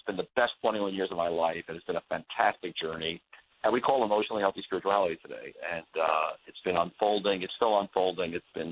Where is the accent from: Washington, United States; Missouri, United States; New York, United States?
New York, United States; Yeah, I grew up outside in New York City, and became a Christian at the age of 19 while at the university